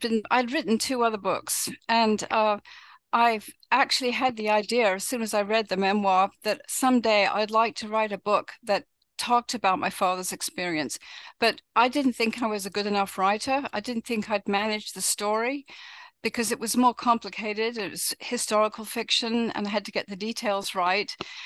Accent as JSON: {"language": "English", "region": "South East England", "country": "United Kingdom", "tie": "born or raised there", "said": "I grew up in England, actually where the book is set, 9 miles south of London. And I wasn't there, of course. I was born after the war."}